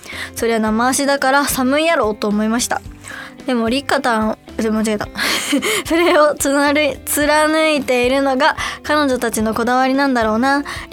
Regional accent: Osaka, Japan; 何気にね、大阪出身なんですけども、四国大阪からめっちゃ近いんよ。

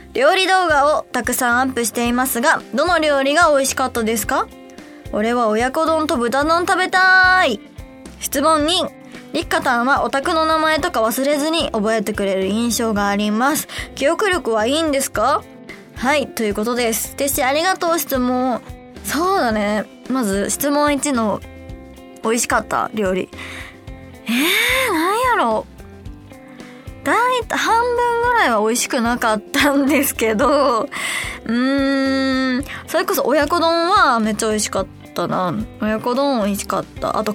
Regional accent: Osaka, Japan; accent: Kansai; moved away as an adult; now in Tokyo, Japan; 上京して約3年ちょっとぐらいとかになるんですが、なんだろう、もともと東京のお友達が多かったっていうこともあって、結構上京してすぐ関西弁抜けちゃったかなって感じです。

